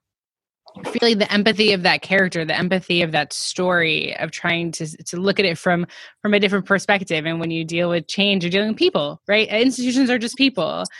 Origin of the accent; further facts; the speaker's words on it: Thousand Oaks, California, United States; I grew up in Thousand Oaks